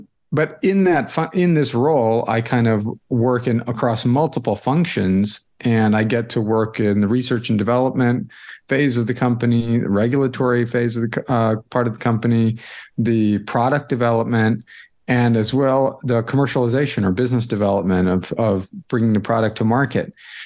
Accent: St. Louis, Missouri, United States; now in Boston, United States; I grew up in St. Louis. I'm a Midwestern kid, but I did my college in the Midwest and medical school, but I ended up in Boston for a residency

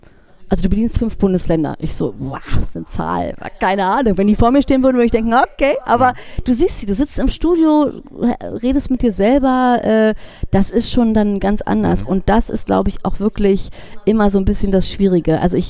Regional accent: Berlin, Germany; now in Hamburg, Germany; Nee, ich komme eigentlich aus Berlin.

